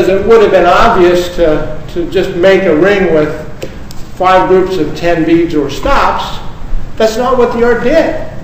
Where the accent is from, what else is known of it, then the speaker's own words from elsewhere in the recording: Pittsburgh, Pennsylvania, United States; Good morning. I'm here from Pittsburgh.